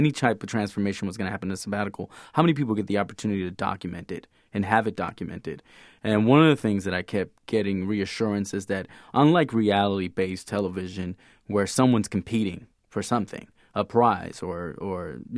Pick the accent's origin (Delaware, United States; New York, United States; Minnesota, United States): New York, United States; Brooklyn; I grew up in Brooklyn, New York, in Williamsburg, and I always always had noise in the household. I'm Puerto Rican, so we grew up in a very loud household as well.